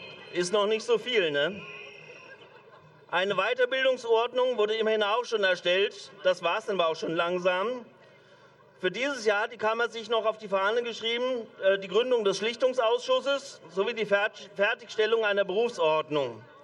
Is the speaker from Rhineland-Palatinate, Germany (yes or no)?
yes; Rhineland-Palatinate, Germany; Ich komme aus Rheinland-Pfalz, bin dort seit 30 Jahren Krankenpfleger